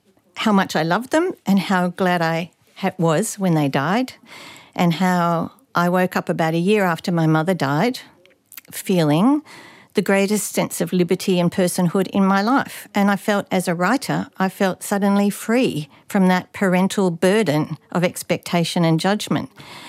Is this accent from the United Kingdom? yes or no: no; Australia; what is the value of my life as an Australian if I die leaving this country worse off for the next generation than it was for me?